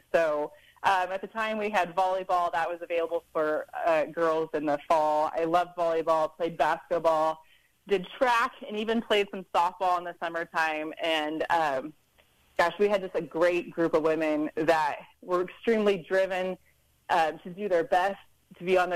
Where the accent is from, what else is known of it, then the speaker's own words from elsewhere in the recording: Cimarron, Kansas, United States; later we moved to Southwest Kansas, where he continued his agronomy work, and I grew up in Cimarron. So being able to grow up in rural America has a lot of benefits.